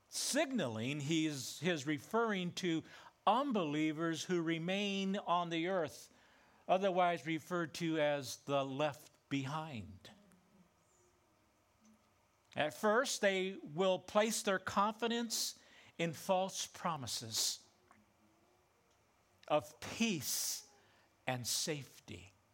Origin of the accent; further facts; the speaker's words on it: California, United States; I grew up in Southern California and lived there up through my early adult years.